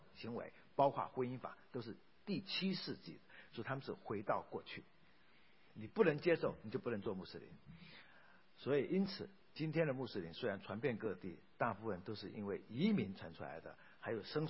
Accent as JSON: {"language": "Chinese", "country": "China"}